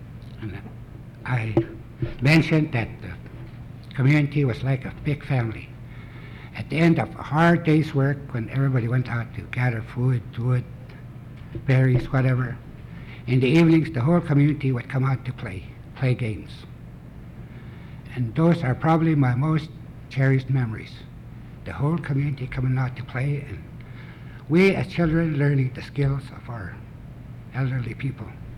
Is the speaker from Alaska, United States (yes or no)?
yes; Nulato, Alaska, United States; how I grew up in the Big River country, which is the Yukon River.